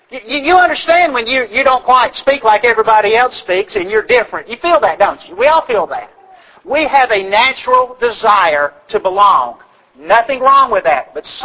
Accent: the South, United States; Now, I'm from the South. You'd have to appreciate the Civil War in the South.

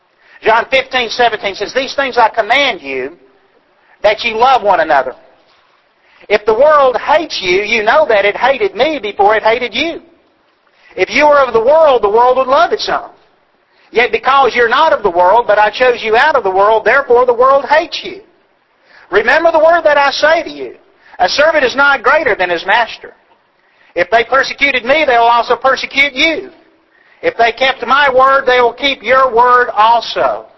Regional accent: the South, United States; Now, I'm from the South. You'd have to appreciate the Civil War in the South.

